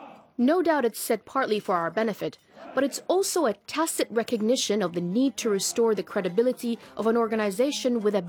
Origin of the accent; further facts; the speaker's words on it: Egypt; Growing up in Egypt, you're taught from a very early age that the armed forces are the defenders of the nation.